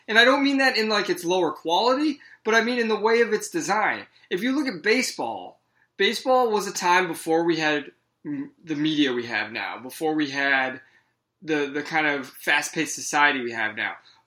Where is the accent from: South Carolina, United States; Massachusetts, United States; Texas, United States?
Massachusetts, United States; Boston; there's these Antifa protests going on in Boston, you know, my hometown where the Patriots are from.